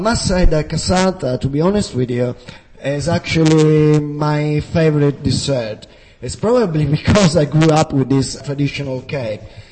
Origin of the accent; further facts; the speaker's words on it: Sicily, Italy; also born or lived in England; I miss it a little bit, but I still love to be in Sicily, my hometown, with my family, friends, and so on.